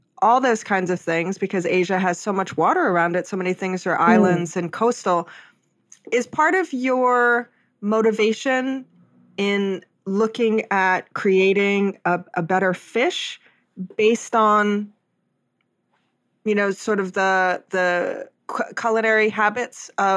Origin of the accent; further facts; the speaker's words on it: Hawaii, United States; When we talk about the ocean, I'm from Hawaii. I was born and raised there, spent a lot of time in the ocean, on the ocean.